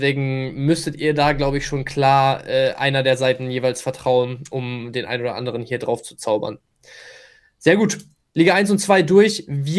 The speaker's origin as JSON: {"language": "German", "town": "Bielefeld", "region": "North Rhine-Westphalia", "country": "Germany", "said": "Auch als Bielefelder muss ich sagen, im Moment ist das relativ unrund"}